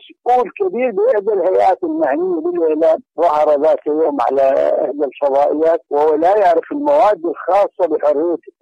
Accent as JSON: {"language": "Arabic", "country": "Iraq", "said": "عندنا في العراق مستوى الأمية مرتفع جدا"}